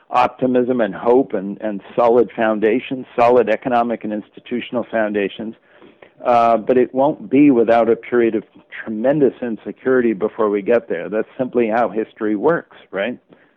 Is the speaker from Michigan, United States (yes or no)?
no; Palo Alto, California, United States; I was a teenager. I grew up in Palo Alto.